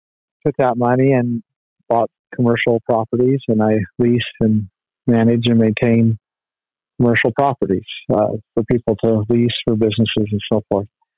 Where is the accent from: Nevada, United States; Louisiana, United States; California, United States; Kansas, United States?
Nevada, United States; I grew up in Nevada, and if you were to say that Nevada would have, went from ultra conservative, rugged individualism to liberalism